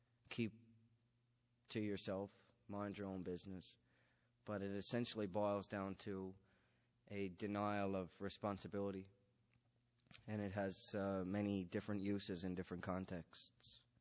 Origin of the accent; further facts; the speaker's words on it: Calvert, Newfoundland and Labrador, Canada; in my hometown, which is a place called Calvert, it's about an hour's drive southeast, I guess, of St. John's